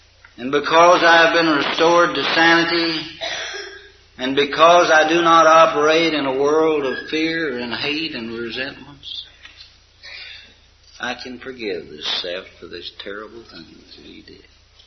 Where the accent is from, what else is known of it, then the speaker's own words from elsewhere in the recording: Oklahoma City, Oklahoma, United States; I'm from Oklahoma City.